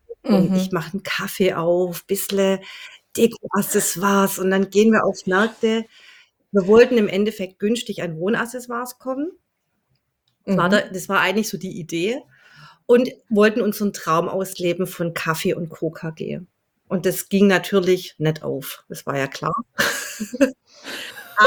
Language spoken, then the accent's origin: German; Welzheim, Baden-Württemberg, Germany; ursprünglich komme ich aus Welzheim, ein ganz kleiner Ort im Welzheimer Wald.